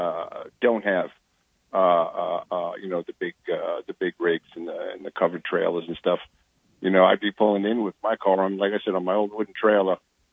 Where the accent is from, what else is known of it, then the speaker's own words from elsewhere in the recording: New York, United States; You know, I'm a Yankee. I'm from New York